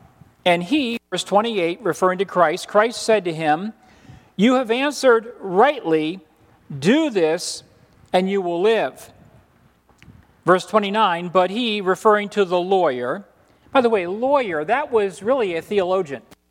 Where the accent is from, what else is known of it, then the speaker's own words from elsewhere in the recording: Florida, United States; I grew up in Florida.